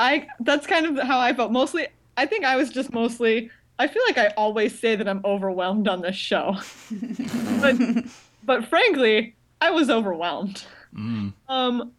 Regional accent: Texas, United States; But I'm from Texas.

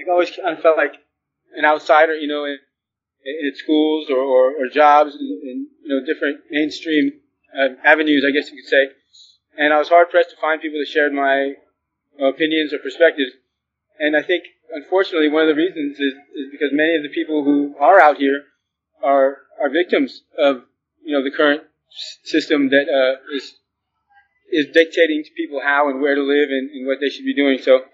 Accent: Oakland, California, United States; also born or lived in Berkeley; I grew up in Oakland and Berkeley, so I'm a Bay Area native.

